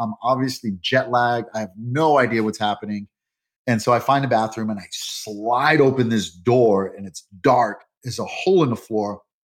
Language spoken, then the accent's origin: English; New York, United States; So, of course, I'm New Yorker through and through. I've never really left the United States all too much, maybe just, you know, maybe to Mexico.